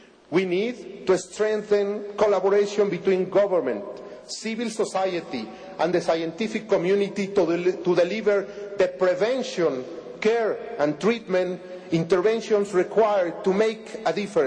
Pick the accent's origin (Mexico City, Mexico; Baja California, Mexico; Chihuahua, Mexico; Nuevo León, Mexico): Mexico City, Mexico; I would particularly like to welcome you to my hometown of Mexico City.